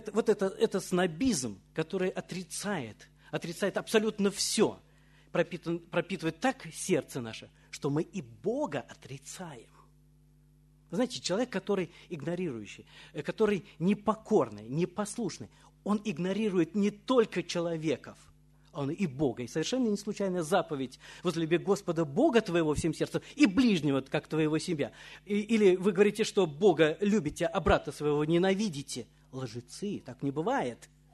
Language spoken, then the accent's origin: Russian; Moscow, Russia; Мы говорим, мы из Москвы.